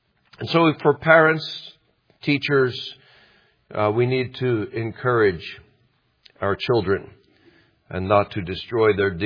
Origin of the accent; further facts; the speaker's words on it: the South, United States; now in New Jersey, United States; Maybe I talk like I'm from the South. I hope they don't despise that. When I first came here to New Jersey, I got laughed at for talking that way. That's why I stopped talking that way.